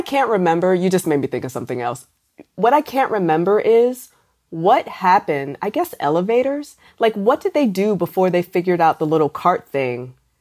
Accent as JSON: {"language": "English", "region": "Maryland", "country": "United States", "said": "He worked at Giant Food. I'm from Maryland."}